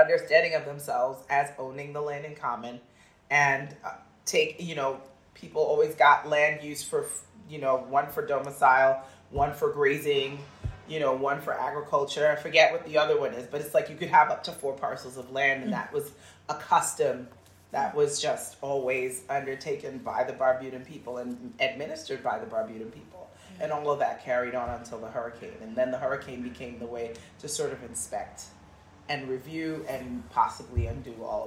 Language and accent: English; Bronx, New York, United States; So, you know, it was the Bronx in the 80s and 90s